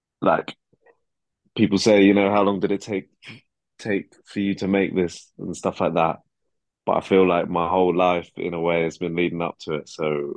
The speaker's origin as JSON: {"language": "English", "town": "Hayes", "region": "London", "country": "United Kingdom", "said": "I'm from London, but I'm from the suburbs. Like I'm not from like in a city."}